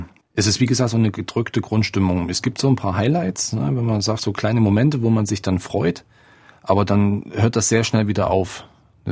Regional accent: Leipzig, Saxony, Germany; born there; Ich bin hier in Leipzig geboren, bin 36 Jahre alt.

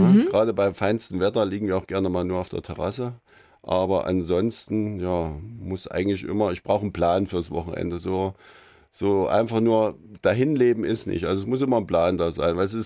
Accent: Erfurt, Thuringia, Germany; weil das ist meine Heimat, ich komme hier nicht weg, ich liebe diese Stadt

